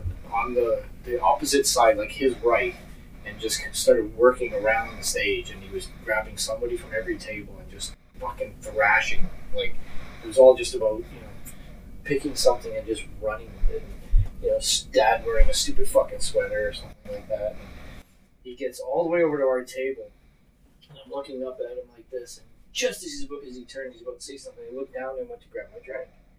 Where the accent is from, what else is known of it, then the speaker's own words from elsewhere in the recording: Windsor, Ontario, Canada; Goes, where are you from … ? I was like, Windsor, Ontario. And I pause and say, Canada.